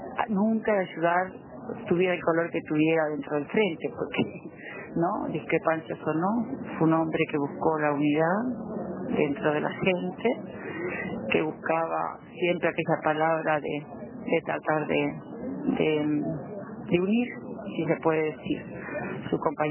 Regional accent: Montevideo, Uruguay; nací en La Teja y después de adulta me mudé del barrio.

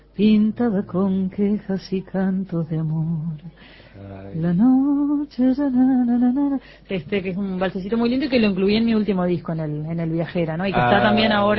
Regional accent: San José, Uruguay; moved away as an adult; now in Montevideo, Uruguay; Sí, toda la infancia hasta que me vine a Montevideo a estudiar, a la facultad, a medicina. O sea que a los 18 años recién me fui de la ciudad de San José, de la República de San José.

